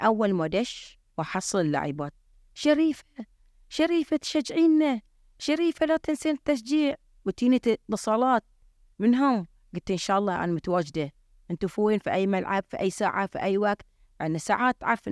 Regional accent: Bahrain; لأن الرياضة النسائية ما في حتى إحنا عندنا في البحرين ما في

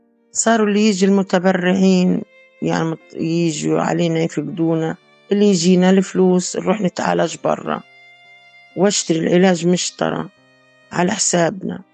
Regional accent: Gaza, Gaza Strip, Palestine; أنا مريضة من غزة،

